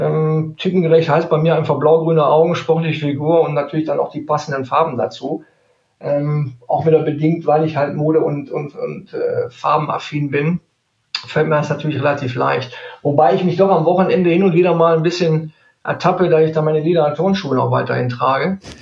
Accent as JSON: {"language": "German", "town": "Neuss", "region": "North Rhine-Westphalia", "country": "Germany", "tie": "born there", "lives_now": "Cologne, Germany", "said": "ich komme gebürtig aus Neuss, aber ich sage ganz ehrlich, bis nach Köln sind es 30, 35 Kilometer. Somit natürlich seit 17 Jahren jetzt hier in Köln ansässig."}